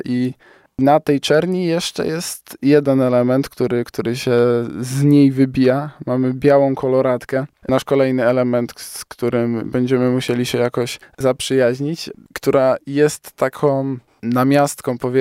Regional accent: Koźmin Wielkopolski, Greater Poland Voivodeship, Poland; ja pochodzę z parafii miejskiej, z parafii w Koźminie Wielkopolskim, świętego Stanisława

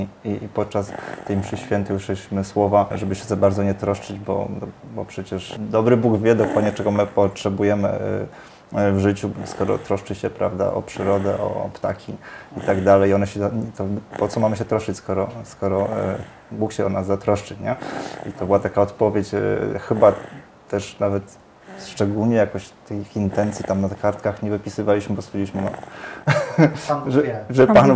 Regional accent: Warsaw, Masovian Voivodeship, Poland; Agata pochodzi z Krakowa, ja pochodzę z Warszawy.

